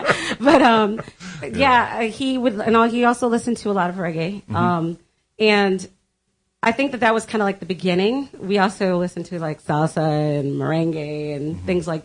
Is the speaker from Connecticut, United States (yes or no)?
no; Washington, District of Columbia, United States; I'm from the Washington, D.C. area.